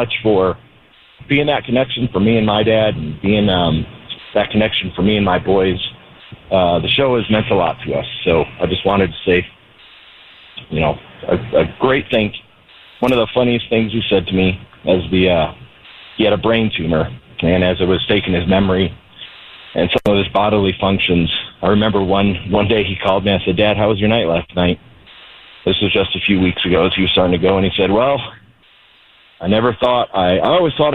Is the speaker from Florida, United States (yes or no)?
no; San Diego, California, United States; I remember growing up in San Diego, I'd get done with homework.